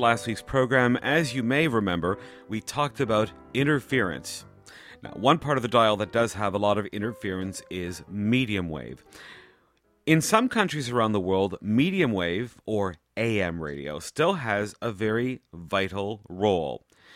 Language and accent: English; Montreal, Quebec, Canada; now in Taiwan; Now, when I was growing up in Montreal in Canada, at nighttime, picking up stations from the United States was very easy.